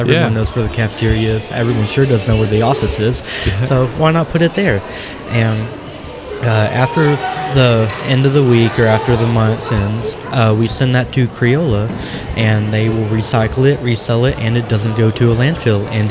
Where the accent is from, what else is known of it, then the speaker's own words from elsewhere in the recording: Paragould, Arkansas, United States; I'm from Greene County Tech, which is in Paragould, Arkansas.